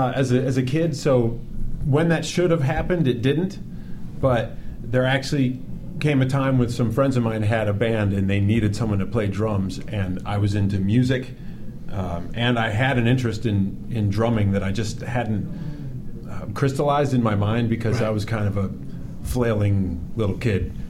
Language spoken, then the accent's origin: English; Trumansburg, New York, United States; This was Trumansburg, New York, which I tell people I'm from Ithaca when people ask, because Cornell is there